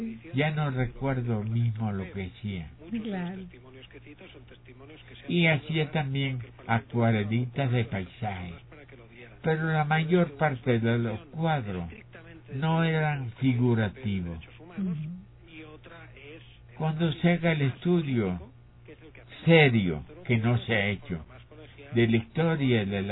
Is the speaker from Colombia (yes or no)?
no; Valencia, Carabobo, Venezuela; born there; He reconstruido la casa donde nací en Valencia.